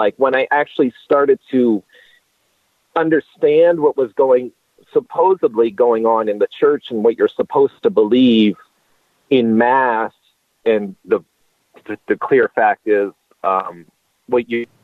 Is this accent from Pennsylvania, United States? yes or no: yes; Pennsylvania, United States; now in Minneapolis, United States; And to this day, I'm from Pennsylvania, so I live now here in Minneapolis.